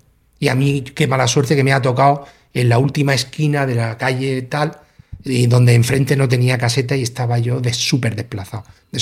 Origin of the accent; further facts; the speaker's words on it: Cartagena, Region of Murcia, Spain; si soy de Cartagena y estoy en Cartagena